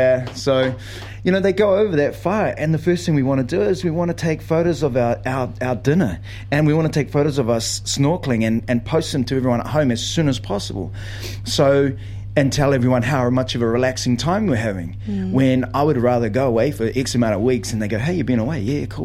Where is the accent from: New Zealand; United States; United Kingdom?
New Zealand; Porirua, Wellington; also born or lived in Niue; And so I grew up in Porirua, which is a big Polynesian community